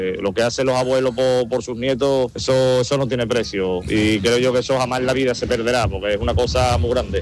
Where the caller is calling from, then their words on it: Seville, Andalusia, Spain; de Sevilla.